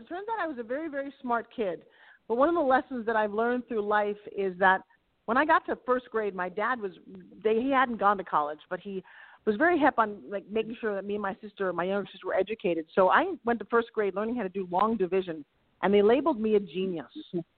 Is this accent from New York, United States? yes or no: yes; Long Island, New York, United States; Well, so I grew up on Long Island. I'm a New York City girl.